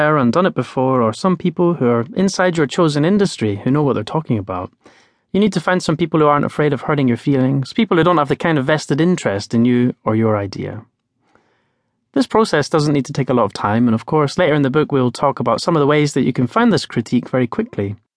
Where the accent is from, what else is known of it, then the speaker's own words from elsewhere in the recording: Edinburgh, Scotland, United Kingdom; I was fascinated by the simple businesses that I came across as a child on the outskirts of my hometown of Edinburgh.